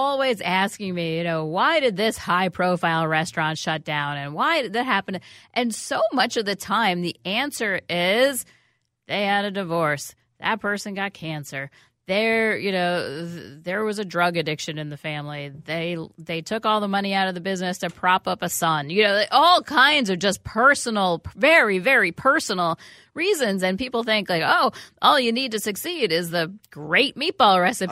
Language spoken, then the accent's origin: English; New York City, New York, United States; now in Minneapolis, United States; you know, all y'all know, I grew up in New York City. I came out here because this is a much better place to live